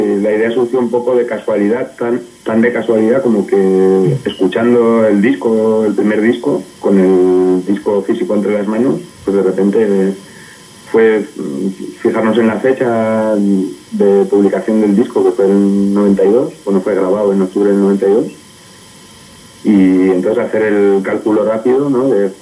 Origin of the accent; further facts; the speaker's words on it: Estella, Navarre, Spain; que bueno, yo soy de aquí de Lizarra